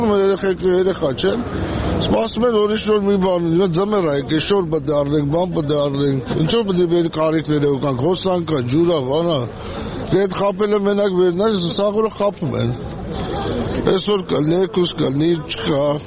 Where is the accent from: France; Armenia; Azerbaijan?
Armenia; born there; ափսոսում եք, որ ես Հայաստանի Հանրապետությունում եմ ծնվել